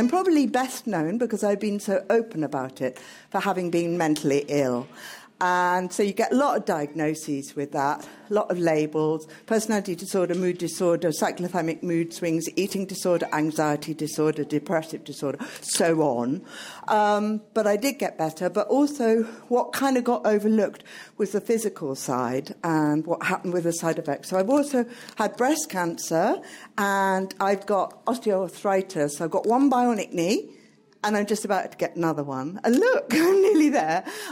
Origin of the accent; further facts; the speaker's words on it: Sidcup, London, United Kingdom; And I was brought up in Sidcup, so I'm a very polite person.